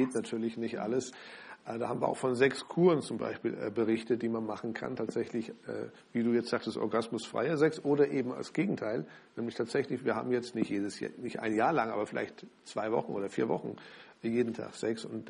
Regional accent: Germany; Dann müssen wir doch drüber reden, wir sind doch Deutsche, wir müssen über all das reden, was negativ läuft.

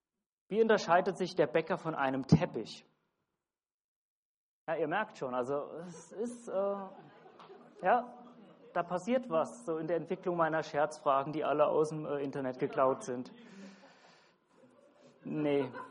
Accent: Hesse, Germany; accent: Hessian dialect; Oder ich bin Hesse und ich habe Dialekt

